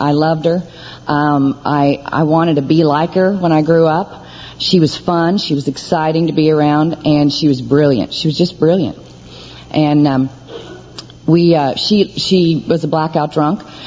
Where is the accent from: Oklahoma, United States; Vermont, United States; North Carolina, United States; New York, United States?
Oklahoma, United States; Oklahoma City; born there; So I was born in Oklahoma. And I was born in Oklahoma City